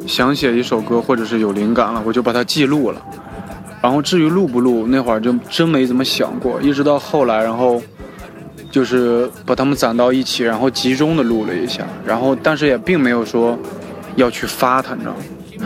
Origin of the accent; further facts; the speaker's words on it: Baotou, Inner Mongolia, China; 我是来自内蒙古包头的一名说唱歌手，